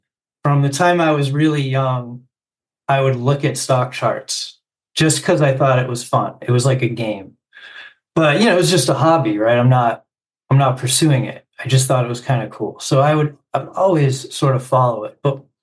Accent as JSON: {"language": "English", "region": "New Hampshire", "country": "United States", "tie": "born or raised there", "lives_now": "New York City, United States", "said": "So I grew up in New Hampshire. I grew up on a farm, very different than New York City."}